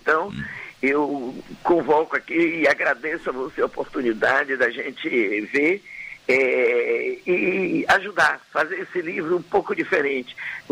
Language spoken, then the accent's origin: Portuguese; Brazil; Eu não vou dizer que eu não vou torcer pela Seleção Brasileira, porque eu sou brasileira.